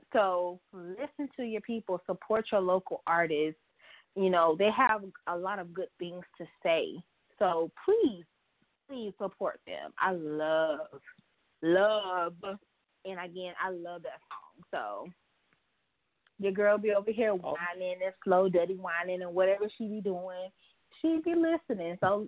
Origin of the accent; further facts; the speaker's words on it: Charlotte, North Carolina, United States; I'm from Charlotte, North Carolina.